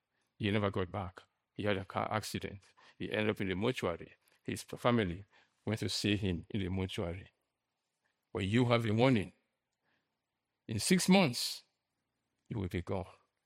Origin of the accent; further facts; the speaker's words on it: Nigeria; born there; I was born in Nigeria, in Africa, where there are lots of demons.